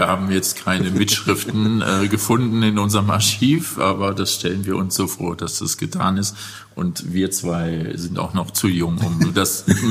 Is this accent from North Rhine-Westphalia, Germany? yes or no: yes; Cologne, North Rhine-Westphalia, Germany; Ich komme ja aus Köln